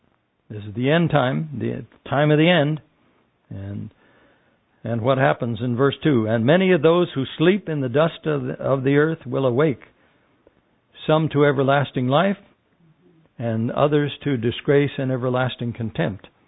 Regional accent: Ontario, California, United States; I was doing a little door-to-door missionary work in my hometown of Ontario, California.

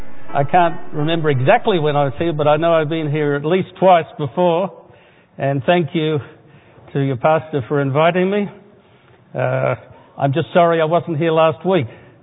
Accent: Sydney, New South Wales, Australia; when I was that preteen, actually only about 6, 7 years old, growing up in Sydney, Australia

